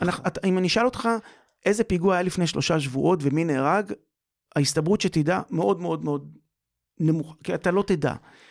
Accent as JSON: {"language": "Hebrew", "town": "Haifa", "region": "Haifa District", "country": "Israel", "said": "אני מחיפה."}